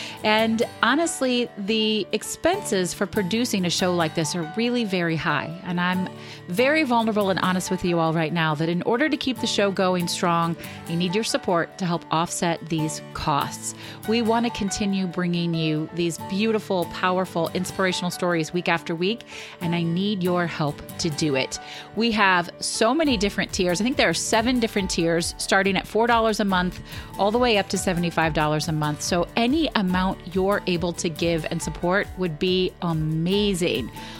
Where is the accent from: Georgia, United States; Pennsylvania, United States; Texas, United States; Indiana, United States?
Indiana, United States; Indianapolis; I was born and raised in Indianapolis.